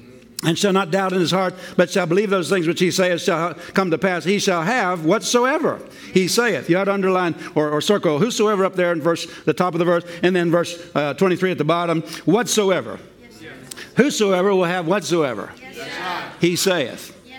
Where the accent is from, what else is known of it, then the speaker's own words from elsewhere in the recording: Pennsylvania, United States; A mountain, like for example, I grew up in Pennsylvania, and, there in Pennsylvania, there was what do they call them? The Appalachian Mountains.